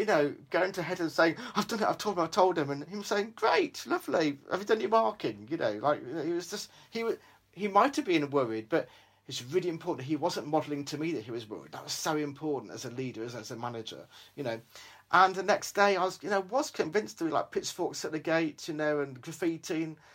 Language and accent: English; Australia; born there; I said, I was born in Australia. I've got seven sisters.